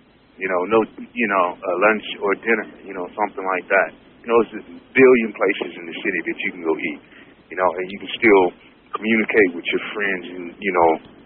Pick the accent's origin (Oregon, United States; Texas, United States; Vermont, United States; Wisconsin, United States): Oregon, United States; Portland; I'm from the St. Francis area.